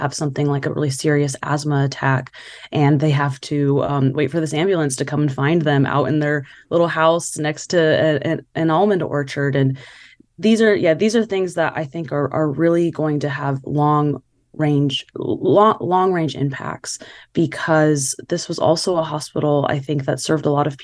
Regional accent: Bakersfield, California, United States; I grew up in Bakersfield, and you know, it's bigger than Madera.

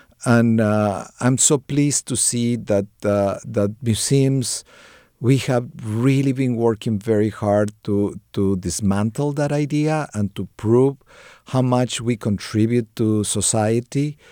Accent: Mexico City, Mexico; because I'm a city boy. You know, I didn't learn how to hike when I was a kid or do things like that. I grew up in Mexico City, and it was a lot of asphalt and concrete.

